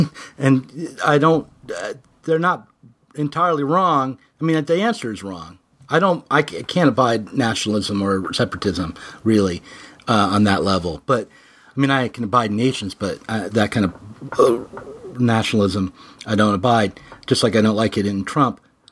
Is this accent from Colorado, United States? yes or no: yes; Colorado Springs, Colorado, United States; when growing up in Colorado Springs and under the near Cheyenne Mountain, under the threat of a nuclear bomb, I felt that a world that would create these bombs had to change radically.